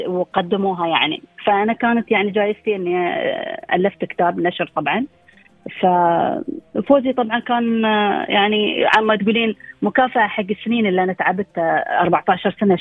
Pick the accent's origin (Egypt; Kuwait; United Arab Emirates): United Arab Emirates; لكن عندنا في مجال الحياة البرية عندنا في الإمارات البيئات المختلفة